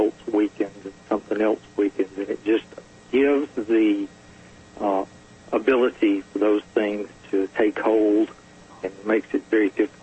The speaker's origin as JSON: {"language": "English", "region": "Alabama", "country": "United States", "tie": "born or raised there", "said": "But I grew up in East Alabama, and many times vacationed over in the Smokies and over in the North Georgia Mountains."}